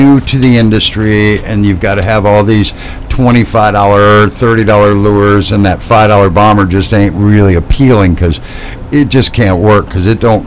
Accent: Midwest, United States; I am actually from the Midwest.

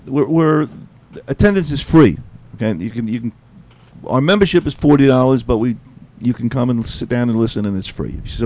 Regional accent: New York, United States; I'm from New York originally. We've been living here about the last 11 years.

